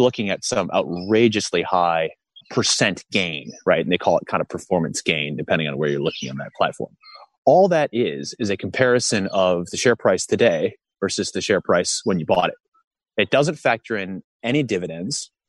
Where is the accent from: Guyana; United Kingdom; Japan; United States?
United States; now in Australia; I'm an American. Have been living in Australia for years.